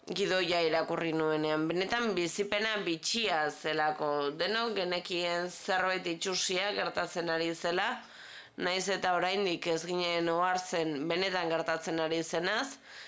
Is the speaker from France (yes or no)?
no; Chile; ni txiletarra naiz